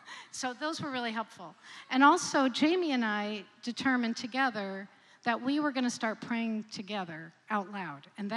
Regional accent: New Jersey, United States; I grew up in New Jersey in the suburbs.

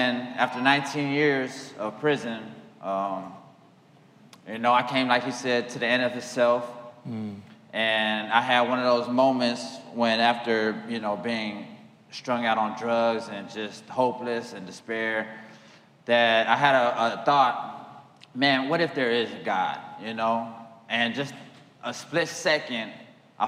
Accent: Pomona, California, United States; I'm 36 years old. I'm from Pomona, and I grew up in this church. This, to me, is home.

